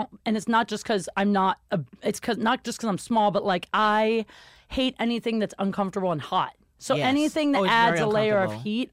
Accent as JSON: {"language": "English", "region": "Ohio", "country": "United States", "said": "Yeah, because I'm from Ohio and I'm usually in flannel."}